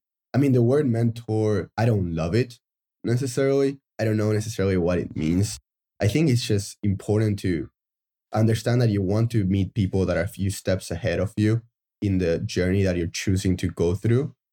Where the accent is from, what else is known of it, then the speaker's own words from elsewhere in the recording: Uruguay; now in San Francisco, United States; I was born and raised in Uruguay. So I spent my entire life back there. And now I live in San Francisco.